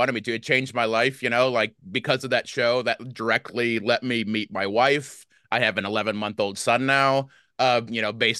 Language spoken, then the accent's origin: English; DeMotte, Indiana, United States; Oh, so I grew up in DeMott, Indiana. So gotcha. Up in the region.